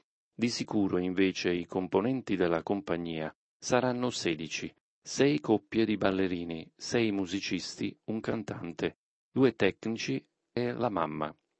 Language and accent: Italian; Buenos Aires, Argentina; now in Italy; per portare la vera storia del tango e del mio paese natale, Buenos Aires, proprio in questa meravigliosa nazione